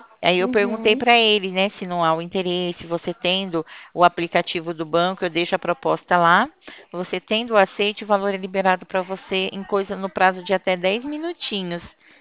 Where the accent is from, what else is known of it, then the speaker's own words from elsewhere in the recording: Ribeirão Preto, São Paulo, Brazil; eu sou daqui de Ribeirão Preto.